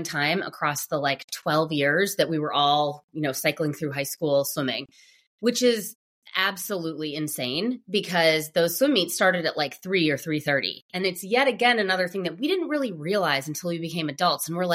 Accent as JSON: {"language": "English", "region": "Minnesota", "country": "United States", "tie": "born or raised there", "said": "the boringness of growing up in Minnesota was something that became suddenly very appealing to me once I had a child of my own and my parents are here. And so we moved back"}